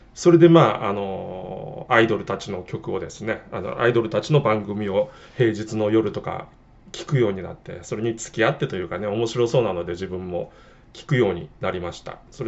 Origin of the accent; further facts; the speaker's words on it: Hiroshima, Japan; 私の故郷は何度も言うように本当に山奥です。山奥すぎてですね、せっかく設立された広島 FM でさえ電波が届かなかったんですね。